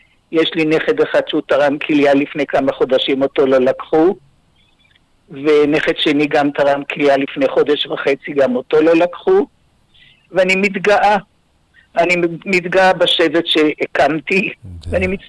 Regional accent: Magdiel, Central District, Israel; also born or lived in Netanya; אני ילידת המושב המגדיאל, שזה רק על יד כפר סבא, היה פעם.

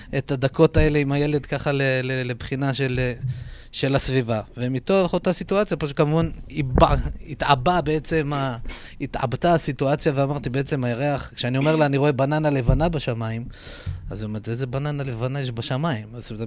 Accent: Acre, Northern District, Israel; also born or lived in Beersheba; אז אני גדלתי באקו, רוב ילדותי הייתה באקו, היגרתי לבאר שבע לתקופה של...

